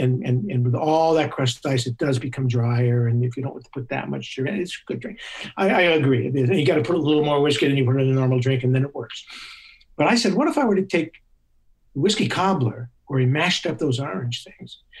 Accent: New York, United States; I'm a New Yorker.

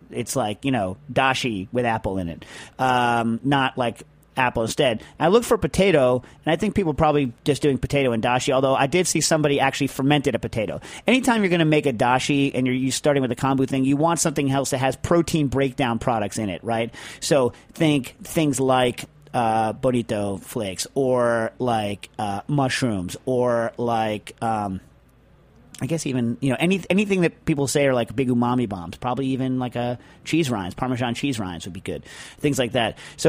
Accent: Pennsylvania, United States; I am from Southwest Pennsylvania, and as you probably know, Scrapple is big in these parts.

